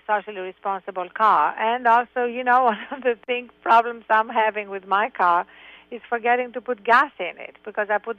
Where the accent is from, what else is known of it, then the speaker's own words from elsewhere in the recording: Greece; now in United States; I was born in Greece and I grew up with this reverence for America